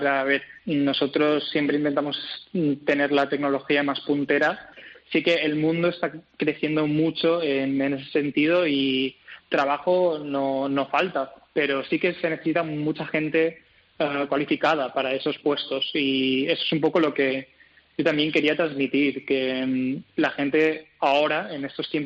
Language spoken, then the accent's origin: Spanish; Balearic Islands, Spain; also born or lived in London, United Kingdom; Y siempre me pasaba de cuando volvía a Mallorca, de donde yo soy, pues siempre me encontraba con problemas de encontrar pistas deportivas.